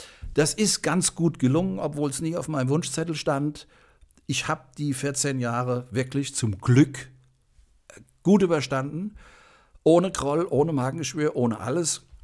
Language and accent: German; Frankfurt, Hesse, Germany; ich bin Frankfurter Bub